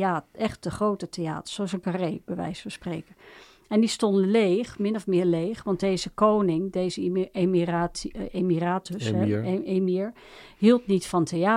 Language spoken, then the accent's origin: Dutch; Netherlands; Ja, dat is ons niet vreemd als Nederlanders natuurlijk.